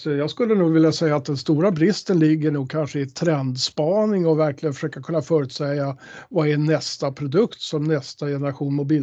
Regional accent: Sweden; Jag är svensk och jag började i Sverige

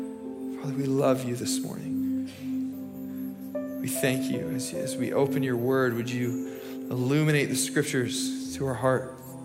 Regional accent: Michigan, United States; now in Tennessee, United States; I am originally from Michigan, and Michigan State is absolute garbage this year, so I am full on Tennessee Volunteer this fall.

